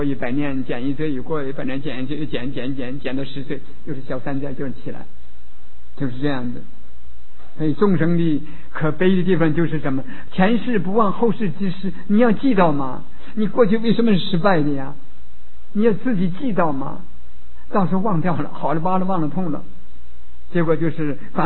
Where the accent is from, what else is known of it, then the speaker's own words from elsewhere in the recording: Changchun, Jilin, China; 民国三十五年的时候，我在我的家乡从东北的长春市啊，